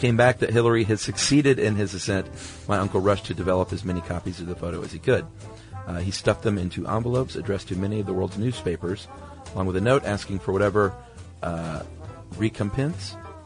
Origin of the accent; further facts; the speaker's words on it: Canada; born there; I was born in Canada, but my mother and her family are all from New Zealand.